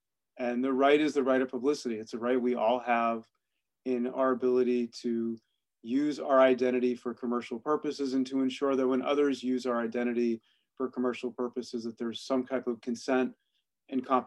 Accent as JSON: {"language": "English", "region": "Massachusetts", "country": "United States", "said": "but I'm at UNH and I'm from Massachusetts. So it's a part of the country that I'm very familiar with."}